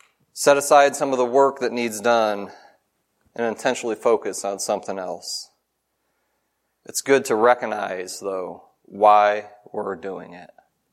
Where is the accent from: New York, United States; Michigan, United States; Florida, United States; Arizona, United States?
Michigan, United States; And growing up in Michigan, we also, for Thanksgiving morning, it usually also included watching the Detroit Thanksgiving Day Parade on TV.